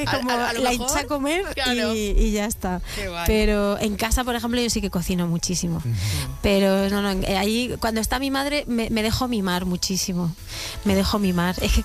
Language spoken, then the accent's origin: Spanish; Letur, Castilla-La Mancha, Spain; Yo llevo todos estos años pasando la Navidad en mi pueblo, en Letur, ¿sí? En la Sierra del Segura de Albacete.